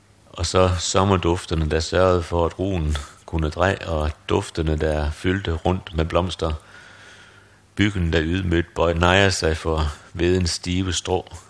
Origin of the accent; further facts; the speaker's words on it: North Denmark Region, Denmark; Jamen, jeg er spændt på, om den hedder det samme, som den gør i Thy, hvor jeg stammer fra.